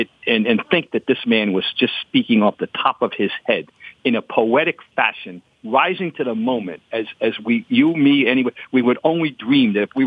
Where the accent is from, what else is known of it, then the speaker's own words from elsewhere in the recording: New Jersey, United States; Well, I grew up in New Jersey, as you know, and I remember him as the Dodger, voice Dodger, the Dodgers, WOR.